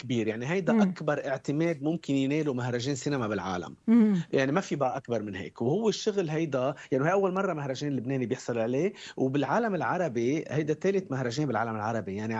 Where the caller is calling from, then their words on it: Morocco; يعني عم نعلن أخبار حلو وأنا عم بحكيكي من المغرب